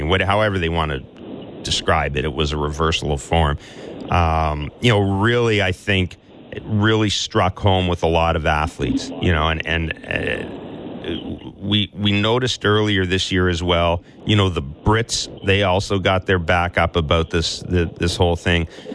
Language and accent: English; Canada; because we're Canadian, we apologized anyhow.